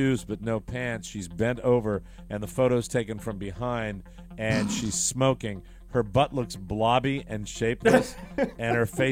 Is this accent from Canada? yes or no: no; Hartford, Connecticut, United States; Connecticut, my hometown